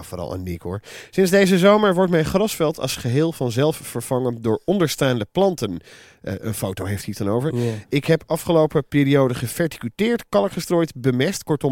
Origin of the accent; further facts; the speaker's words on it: Friesland, Netherlands; Nee, ik kom van boven de rivieren. Ver boven de rivieren. Ik kom uit Friesland, hè.